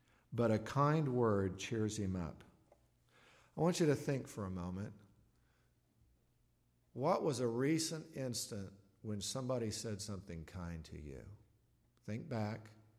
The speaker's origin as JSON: {"language": "English", "town": "Tulsa", "region": "Oklahoma", "country": "United States", "tie": "born or raised there", "said": "the Baptist church I grew up in Tulsa"}